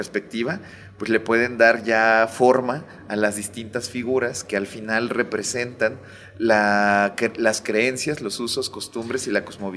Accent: Mexico; esta cultura, esta tradición que desde hace cientos de años en nuestro territorio forma parte de nuestra identidad cultural como personas mexicanas.

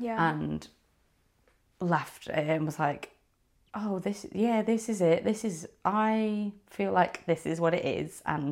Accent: England, United Kingdom; We're from England because I've got lots of nice things to say about you, don't worry.

